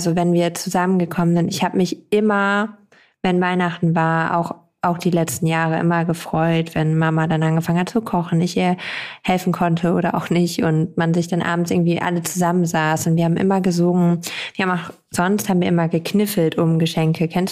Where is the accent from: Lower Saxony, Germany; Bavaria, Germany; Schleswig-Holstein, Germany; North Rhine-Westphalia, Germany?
Lower Saxony, Germany; bei uns in Ostfriesland